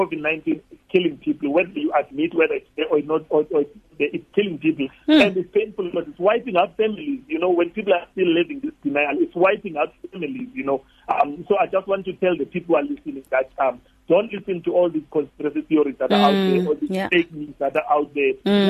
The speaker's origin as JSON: {"language": "English", "region": "Eastern Cape", "country": "South Africa", "said": "And I'm from Eastern Cape, and I've seen Eastern Cape mainly funerals."}